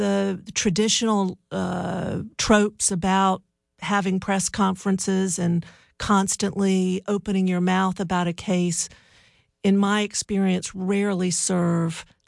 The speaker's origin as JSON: {"language": "English", "town": "Chapel Hill", "region": "North Carolina", "country": "United States", "tie": "born or raised there", "said": "I grew up in Chapel Hill, a beautiful, wonderful childhood."}